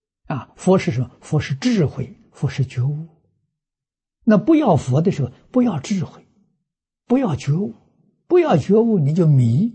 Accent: Fujian, China; 我小时候住福建，福建服软的风气很深。啊，那个时候我念小学

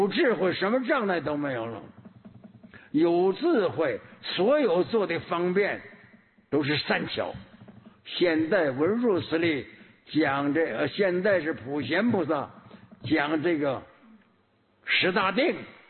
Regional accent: China; 咱们是中国人，连中国这文字不懂。

